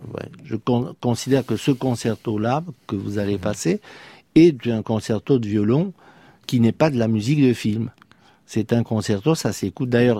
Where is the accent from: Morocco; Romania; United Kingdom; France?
Romania; French is a second language; Quand j'étais petit en Roumanie, il y avait un orchestre